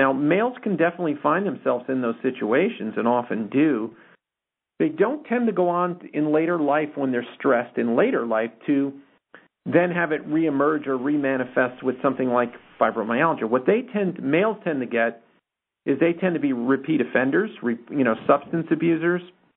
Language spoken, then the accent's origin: English; New Jersey, United States; I grew up in the 60s and 70s and, you know, had an Irish dad from, you know, I grew up in New Jersey.